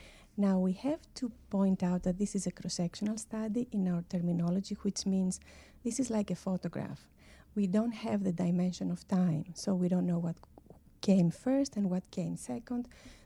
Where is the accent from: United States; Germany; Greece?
Greece; English is a second language; Yes, yes, I come from Greece.